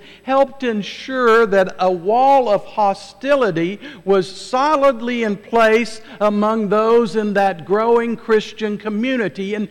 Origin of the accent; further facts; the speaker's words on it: West Virginia, United States; I was raised in the South, a border state, West Virginia, that seceded from Virginia during the Civil War